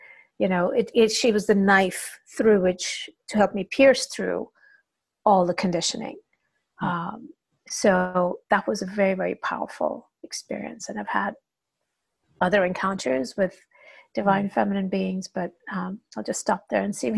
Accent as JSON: {"language": "English", "country": "India", "said": "culturally I'm from India, right? And that's how I grew up."}